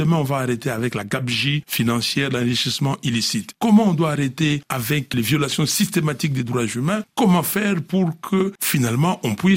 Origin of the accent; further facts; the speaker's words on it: DR Congo; Je suis congolais, il est congolais.